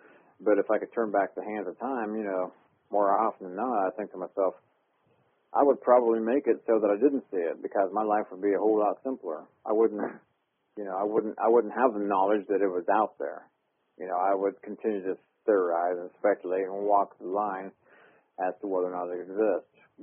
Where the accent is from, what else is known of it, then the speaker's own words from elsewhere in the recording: Columbus, Ohio, United States; I guess I'm from Columbus, Ohio. I was born in Columbus